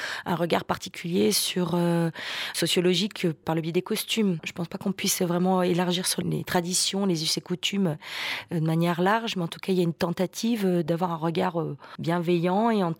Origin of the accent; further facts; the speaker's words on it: Paris, Île-de-France, France; j'y ai passé toutes mes vacances en tant que Parisienne.